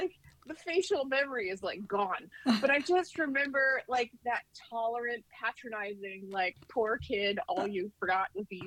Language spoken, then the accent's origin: English; Baltimore, Maryland, United States; Where we grew up was average suburbia. I think the unique parts about living in Maryland is that it can't make up its mind if it's north